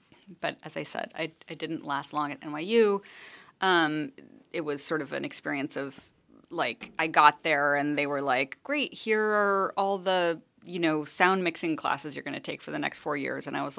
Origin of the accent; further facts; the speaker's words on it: Missoula, Montana, United States; So I grew up in Missoula, Montana, and I think it's a town that is somewhat of a cousin to Iowa City in the sense that it's a college town that is full of writers.